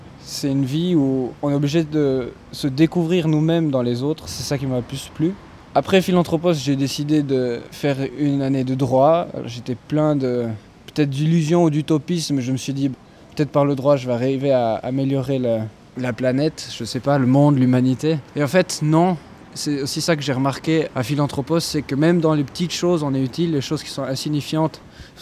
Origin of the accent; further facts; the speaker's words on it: Valais, Switzerland; j'ai 24 ans, je suis valaisan, je viens de Suisse donc.